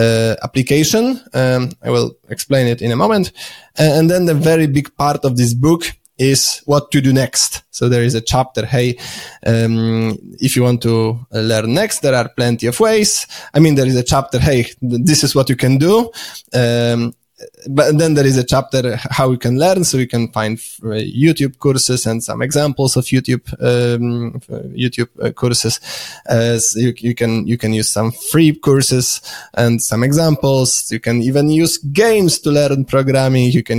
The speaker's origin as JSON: {"language": "English", "country": "Poland", "second_language": "English", "said": "I might add that I'm from Poland, so those books were published in Polish."}